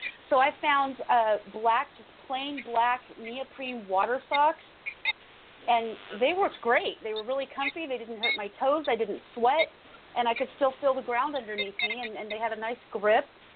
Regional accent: Seattle, Washington, United States; now in Connecticut, United States; Yeah, I grew up in the Seattle area. Wet, cold, dark, all the time, just all the time.

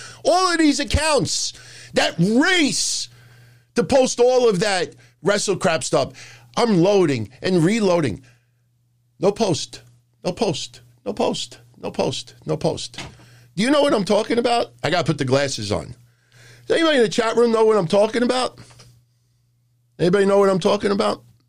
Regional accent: New York, United States; accent: New York; Hey, I get a lot of flack for my New York accent.

